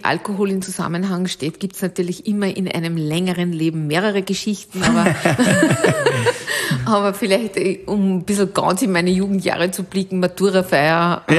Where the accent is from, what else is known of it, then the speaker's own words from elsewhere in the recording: Alkoven, Upper Austria, Austria; Also, meine Heimatgemeinde heißt Alkofen